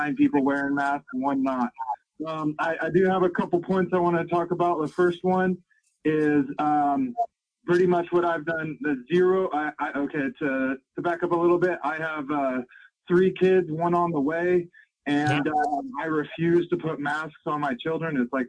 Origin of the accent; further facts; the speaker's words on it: Fort Worth, Texas, United States; now in Utah, United States; I'm originally from Texas, grew up in Fort Worth. So a little shout out to you, Alex. And then, we moved here to Utah.